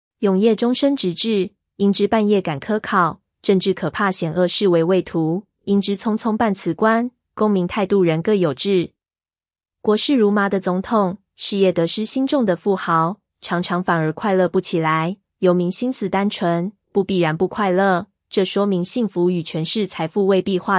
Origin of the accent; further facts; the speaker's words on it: Taiwan; 能在台湾土生土长，难能可贵